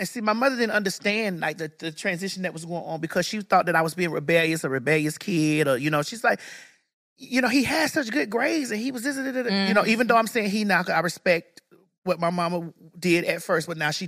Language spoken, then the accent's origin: English; Florida, United States; I'm from Florida. I'm from Dade County.